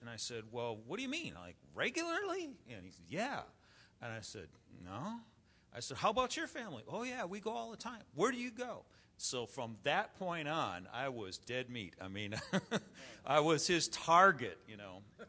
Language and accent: English; Flint, Michigan, United States; I did not grow up in a Christian home. I'm from Flint, Michigan.